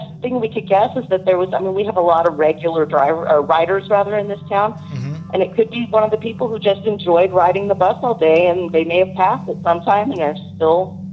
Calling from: Tucson, Arizona, United States; I'm calling from Tucson, Arizona.

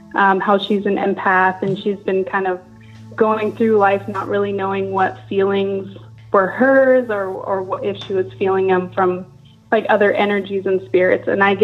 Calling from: Bremerton, Washington, United States; I'm calling from Bremerton, Washington.

